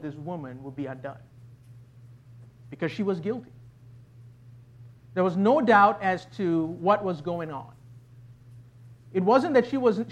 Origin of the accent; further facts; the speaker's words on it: Malaysia; I grew up in Malaysia